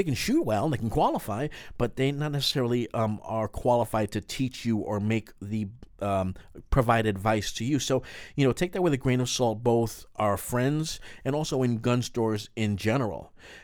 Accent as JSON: {"language": "English", "region": "New York", "country": "United States", "said": "If you're from New York, like we're both from New York, we never see a gun."}